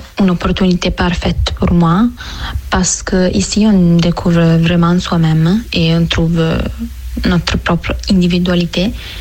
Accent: Italy; French is a second language; now in Angers, France; je suis italienne et j'ai 22 ans.

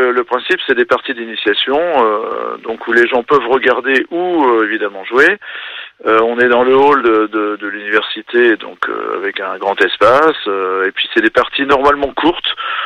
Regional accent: Nantes, Pays de la Loire, France; now in Angers, France; mais moi je suis nantais et j'ai connu ça à Nantes aussi.

